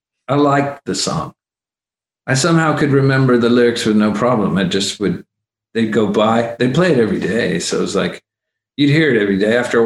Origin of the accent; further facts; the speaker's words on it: Laredo, Texas, United States; I come from a huge family. My parents were Catholic. And I grew up in the border. I grew up in Laredo.